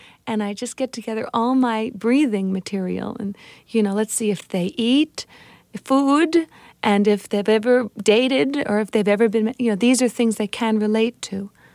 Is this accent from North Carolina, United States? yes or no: no; Miami, Florida, United States; now in New York, United States; I've been in New York for 10 years. I grew up in Miami.